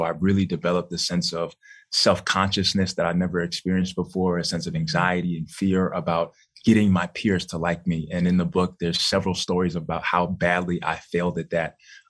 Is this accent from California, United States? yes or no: no; Bronx, New York, United States; So I grew up in Bronx, New York.